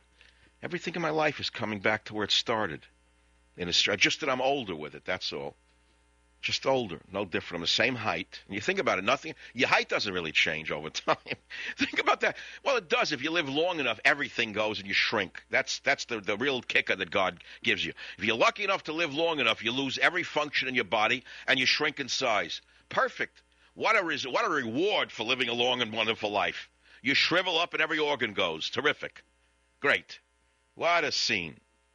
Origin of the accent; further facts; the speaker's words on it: Bronx, New York, United States; as they used to say in Brooklyn, even though I'm from the Bronx.